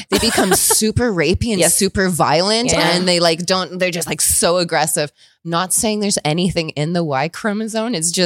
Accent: Canada; like being Canadian identical twin sister horror directors.

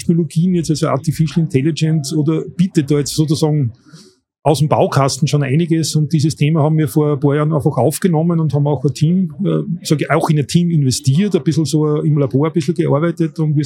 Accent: Bad Ischl, Upper Austria, Austria; Ja, ich komme aus Bad Ischl, also bin Oberösterreicher und wohne noch immer dort

